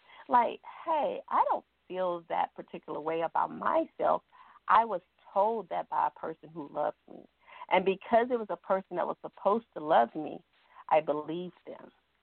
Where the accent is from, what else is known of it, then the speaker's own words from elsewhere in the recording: Louisiana, United States; So a lot of that makes it, I'm from Louisiana, it makes a big gumbo, right?